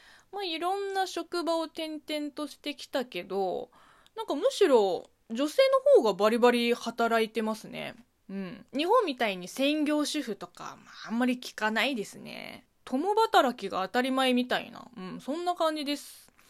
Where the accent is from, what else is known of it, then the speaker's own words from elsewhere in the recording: China; この番組は中国生まれ、中国育ちの私、